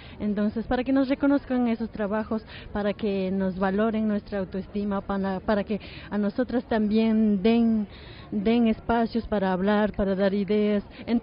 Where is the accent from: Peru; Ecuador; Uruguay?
Ecuador; Chimborazo; Soy de Ecuador, del Sierra Centro de Chimborazo.